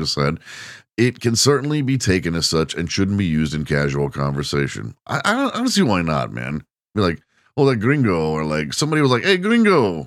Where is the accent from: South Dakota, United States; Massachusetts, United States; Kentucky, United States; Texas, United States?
Texas, United States; Oh, I'm from Texas. We know about it.